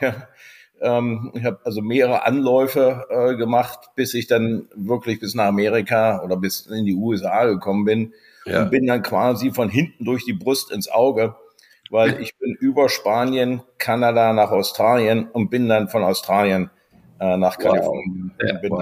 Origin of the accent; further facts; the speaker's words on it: Germany; ich bin in der DDR geboren, aufgewachsen, also 1965 geboren.